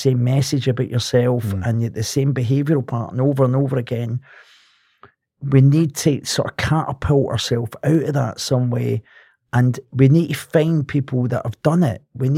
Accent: Glasgow, Scotland, United Kingdom; I grew up in Glasgow, born into a sort of family, where a Catholic family, really, in Glasgow, where of sort of Irish descent.

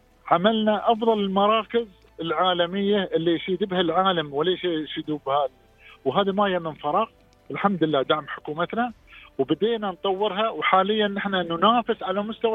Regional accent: Dubai, United Arab Emirates

